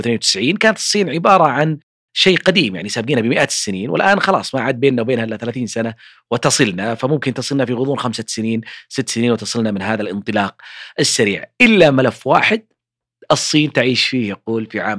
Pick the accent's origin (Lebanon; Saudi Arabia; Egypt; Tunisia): Saudi Arabia; المملكة عندنا في المملكة العربية السعودية